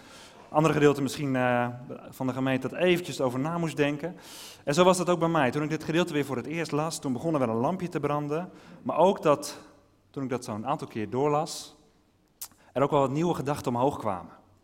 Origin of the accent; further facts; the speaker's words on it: Netherlands; Zo'n bekend verhaal waarvan wij als Nederlanders er ook wel een paar hebben.